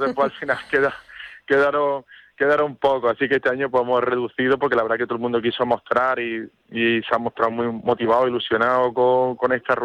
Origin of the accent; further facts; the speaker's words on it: Jaén, Andalusia, Spain; also born or lived in Nueva Carteya; now in Córdoba, Spain; yo que vengo, aunque soy de Nueva Cartella, pero me he criado en Jaén, ¿no? Esto tendría más, y ahora vivo en Córdoba